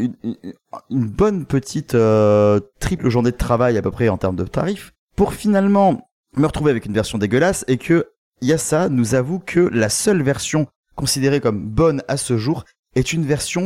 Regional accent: Southern France, France; accent: southern French; Ah mais merde, du coup, mon accent du sud, tout le monde a capté

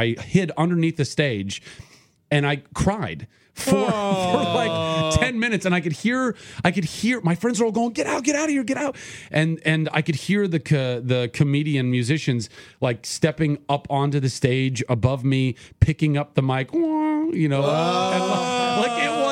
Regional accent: Ventura, California, United States; No, well, I grew up in Ventura. I did theater in Ojai, so it was like a little second home growing up.

